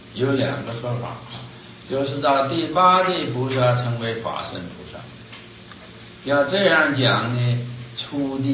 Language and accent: Chinese; China; 但是我们中国人呢欢喜减量啊